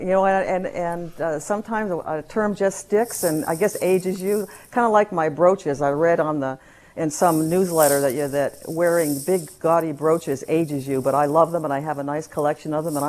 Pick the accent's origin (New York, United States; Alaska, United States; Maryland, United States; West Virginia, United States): Alaska, United States; So I grew up in Alaska. I'm a product of Alaskan communities and Alaska education system.